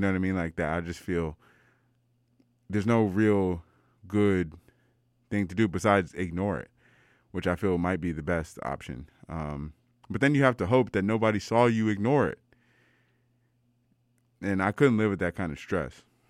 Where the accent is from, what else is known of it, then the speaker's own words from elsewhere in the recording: Maryland, United States; Because I grew up in Maryland.